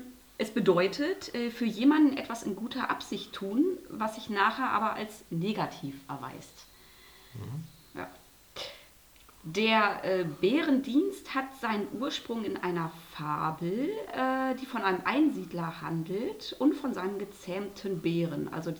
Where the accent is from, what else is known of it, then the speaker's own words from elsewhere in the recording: North Rhine-Westphalia, Germany; sehr oft benutzt für meinen Heimatort, beispielsweise ein kleines Kaff im Münsterland.